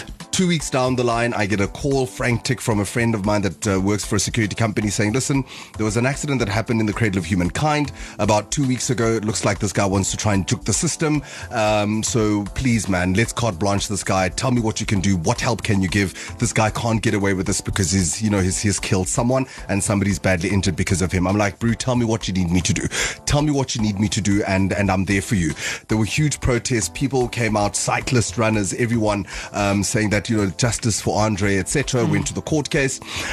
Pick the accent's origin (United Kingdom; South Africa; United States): South Africa; Gauteng; We come from the Vaal together, we Vaalies.